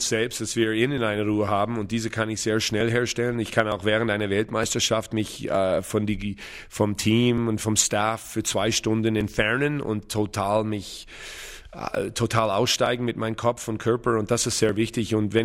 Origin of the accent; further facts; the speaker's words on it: Switzerland; haben wir als Schweizer Nation mit die Spielerauswahl, die wir haben